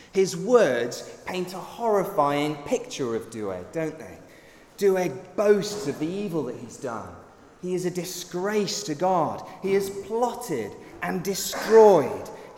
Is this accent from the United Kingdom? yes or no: yes; United Kingdom; But often, being British, we try to keep a stiff upper lip, don't we?